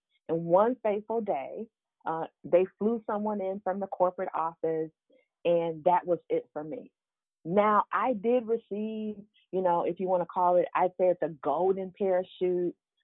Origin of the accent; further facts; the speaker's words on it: Cleveland, Ohio, United States; now in DMV, United States; yes, I live in the DMV, but I am originally from Cleveland, Ohio.